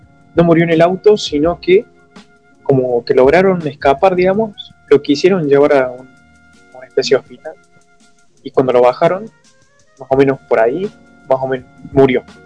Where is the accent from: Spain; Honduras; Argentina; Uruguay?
Argentina; acá en mi país también, bueno, en la parte de Buenos Aires, digamos, están de paro